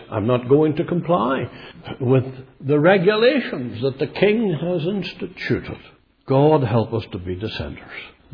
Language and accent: English; Ireland; I'm sure there's particular lessons here for me as an Irishman.